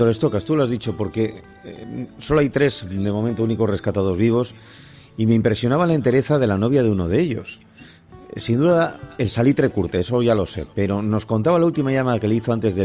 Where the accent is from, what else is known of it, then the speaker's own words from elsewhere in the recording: Basque Country, Spain; yo soy vasco